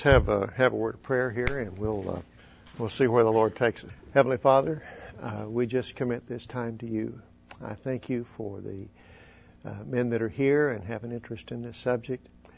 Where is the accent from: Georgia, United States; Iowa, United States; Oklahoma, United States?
Oklahoma, United States; Oklahoma City; now in Edmond, United States; I'm from Oklahoma City, live in Edmond, Oklahoma.